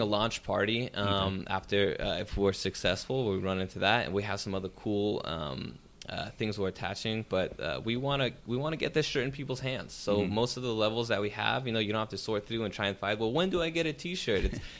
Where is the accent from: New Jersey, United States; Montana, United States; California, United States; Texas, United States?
California, United States; San Jose; Santa Cruz, my hometown in San Jose.